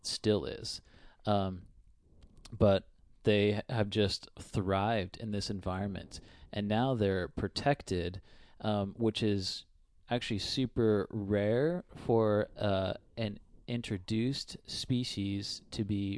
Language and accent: English; Western Australia, Australia; We come from Western Australia, which is just desert